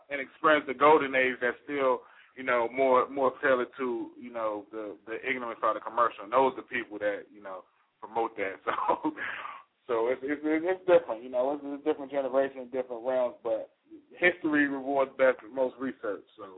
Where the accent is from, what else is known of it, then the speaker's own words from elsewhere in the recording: Maryland, United States; growing up in Maryland, speaking from the truth of myself, we're in the middle.